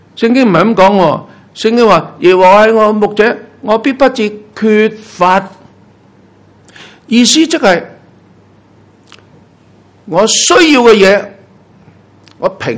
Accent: China

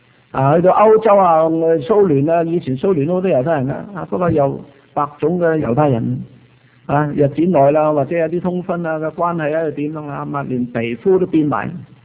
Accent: Guangdong, China; 譬如我们广东人，广东人其实不是中国人来的

